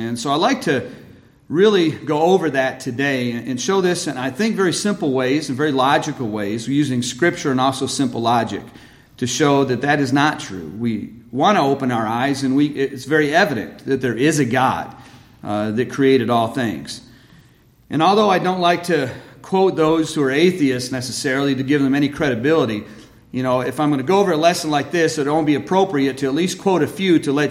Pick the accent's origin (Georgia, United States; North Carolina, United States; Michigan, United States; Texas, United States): Michigan, United States; I grew up in Michigan.